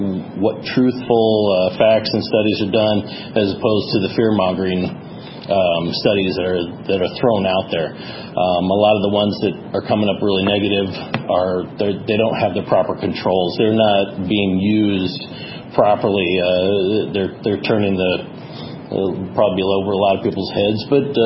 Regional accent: Urbandale, Iowa, United States; from Urbandale, Iowa, and I appreciate you having us here.

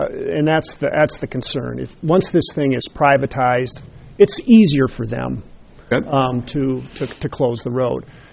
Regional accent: Des Moines, Iowa, United States; I'm an attorney from Des Moines

